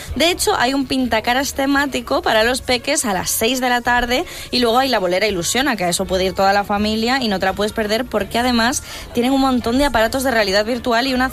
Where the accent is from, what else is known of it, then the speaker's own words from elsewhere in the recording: Galicia, Spain; Bueno, pues yo como soy gallega voy a tirar para casa.